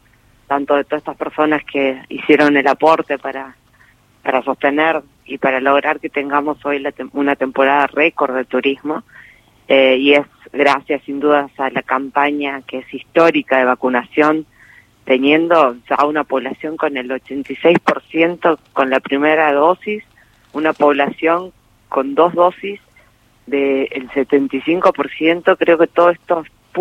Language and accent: Spanish; Argentina